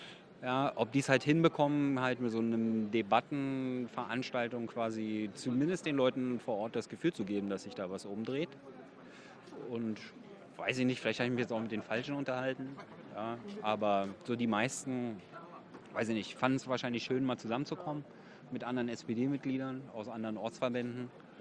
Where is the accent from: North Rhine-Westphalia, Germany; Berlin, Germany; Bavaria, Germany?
Berlin, Germany; Das mag ich als Berliner.